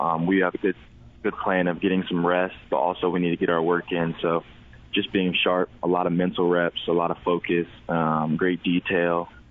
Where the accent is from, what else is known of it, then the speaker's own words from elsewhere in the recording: Austin, Texas, United States; Yeah, it was a great atmosphere growing up in Austin, Texas, at Stephen F. Austin.